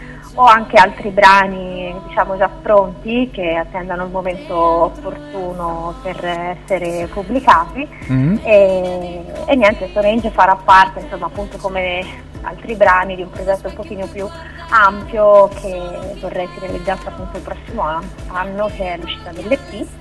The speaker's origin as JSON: {"language": "Italian", "town": "Prato", "region": "Tuscany", "country": "Italy", "accent": "Tuscan", "said": "Sono toscana, di Prato nello specifico, quindi queste C che sentirete togliere in maniera violenta, perdonatemi."}